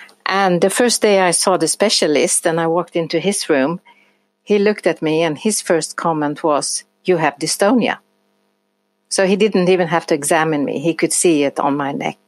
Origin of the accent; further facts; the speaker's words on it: Sweden; I come from Sweden.